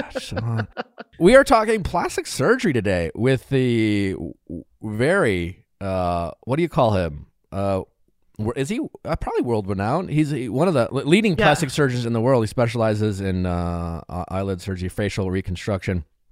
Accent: Wisconsin, United States; now in Los Angeles, United States; Since living in LA, it's something I've became a lot more aware of. I'm from Wisconsin. We don't talk about plastic surgery as much over there.

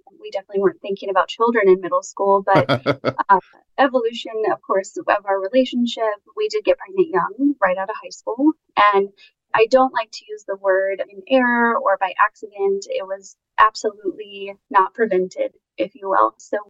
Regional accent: Kansas City, Missouri, United States; Originally, I'm here from the Midwest. Kansas City is my hometown, born and raised.

